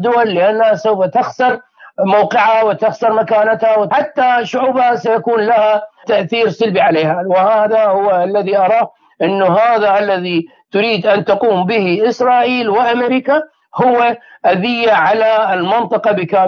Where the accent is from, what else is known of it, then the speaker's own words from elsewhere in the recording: Iraq; كما حدث في المظاهرات تشرين عندنا بالعراق